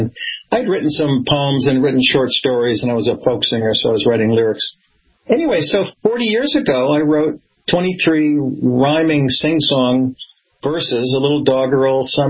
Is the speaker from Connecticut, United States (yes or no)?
yes; Greens Farms, Connecticut, United States; also born or lived in Boston; But I grew up in Greens Farms, Connecticut, on the edge of Long Island Sound. And I had a privileged, loving childhood. So I'd go back to visit my parents in Greens Farms.